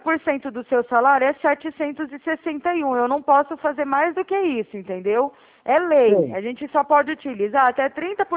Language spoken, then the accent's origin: Portuguese; Araraquara, São Paulo, Brazil; Não, eu sou aqui de Araraquara.